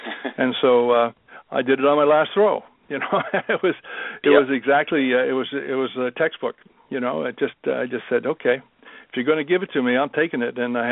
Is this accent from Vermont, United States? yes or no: yes; Vermont, United States; now in Canada; I'm originally from Vermont, and I mm-hmm. Achieved my Canadian citizenship a month before we left for Munich.